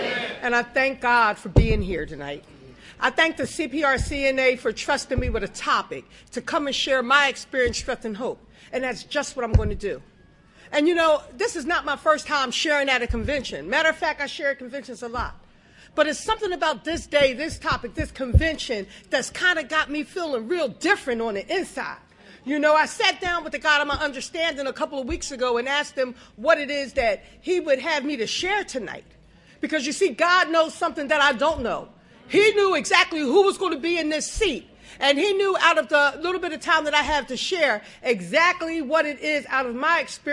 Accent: Philadelphia, Pennsylvania, United States; And just to qualify myself, I grew up in Philadelphia. I was the youngest of four.

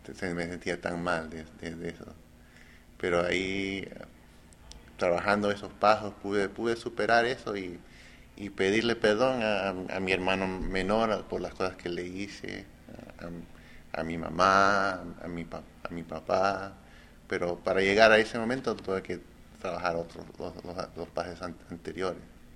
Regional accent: Peru; born there; moved away; se casó en mi país natal, en Perú, y me invitó a ir al matrimonio. Fue la primera vez que regreso a Perú en 27 años. Y regresar ahí al país donde nací

